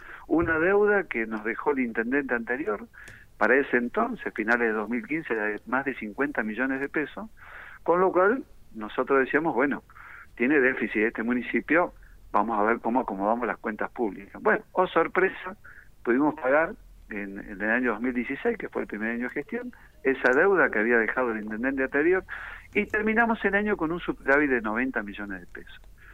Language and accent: Spanish; Río Negro, Argentina; a pesar de la gran carga impositiva que pagamos los rionegrinos, como cualquier argentino